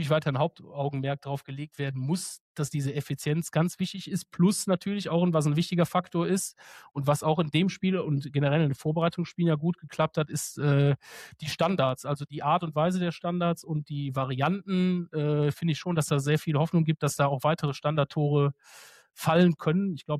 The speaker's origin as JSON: {"language": "German", "town": "Cologne", "region": "North Rhine-Westphalia", "country": "Germany", "said": "ich natürlich als Kölner"}